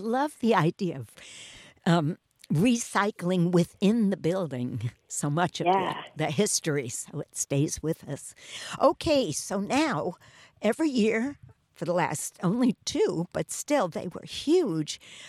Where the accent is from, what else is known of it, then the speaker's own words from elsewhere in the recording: New York, United States; I know for me, and I'm from New York